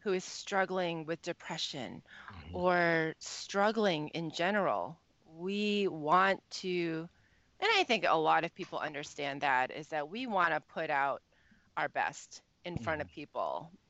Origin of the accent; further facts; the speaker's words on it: United States; So the first generation Chinese immigrants, like my parents, they brought over their culture. And then I grew up in America. So I feel strongly towards both.